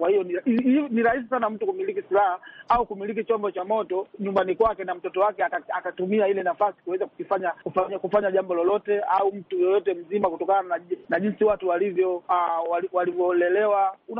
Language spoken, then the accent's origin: Swahili; Tanzania; now in United States; inanipa changamoto kidogo kutokana na maisha niliyokulia kule kwetu Tanzania